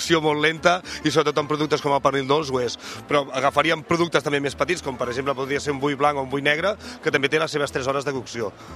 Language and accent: Catalan; Vilassar de Mar, Catalonia, Spain; Nosaltres venim de Vilassar de Mar.